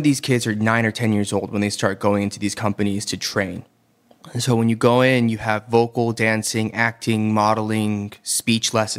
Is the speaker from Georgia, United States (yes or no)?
yes; Atlanta, Georgia, United States; But I think with my upbringing, you know, growing up in Atlanta, there weren't a lot of Asians there either.